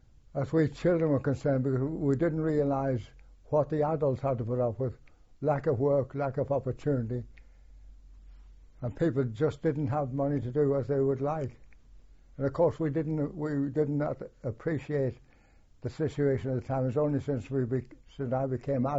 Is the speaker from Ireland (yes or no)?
yes; Dublin, Leinster, Ireland; also born or lived in Dundalk; I was born in Dundalk. We lived in Dundalk, then we moved to Dublin about 1937.